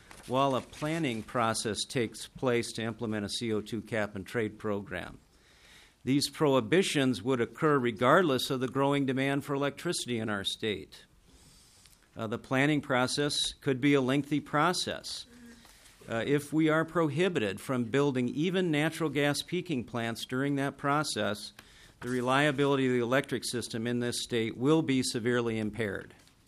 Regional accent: Minnesota, United States; I am from the Twin Cities area

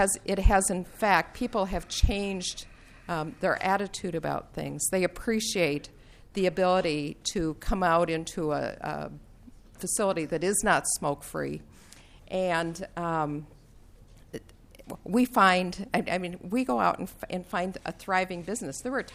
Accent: Duluth, Minnesota, United States; Duluth was my hometown. Duluth was the first large city in the state of Minnesota to go smoke-free.

